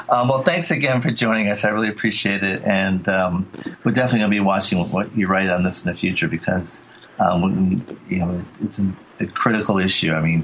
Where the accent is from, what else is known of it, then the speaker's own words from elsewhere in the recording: Rhode Island, United States; As a New Englander. But, I'm from Rhode Island originally.